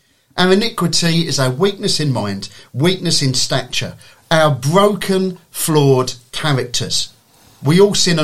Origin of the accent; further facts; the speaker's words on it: Sevenoaks, South East England, United Kingdom; I come from Seven Oaks. I drive here every Wednesday morning.